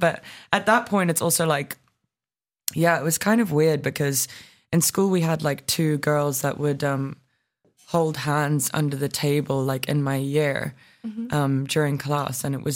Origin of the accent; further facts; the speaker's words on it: South Africa; I mean, like growing up in South Africa, it's kind of like, I just feel like I didn't get the opportunity